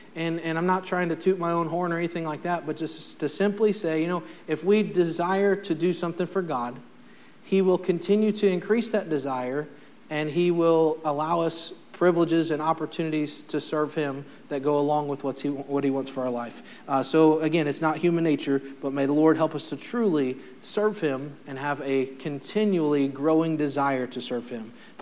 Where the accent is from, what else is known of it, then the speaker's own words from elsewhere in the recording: Farmersville, Ohio, United States; As a young man growing up in Farmersville, Ohio, out in the middle of a cornfield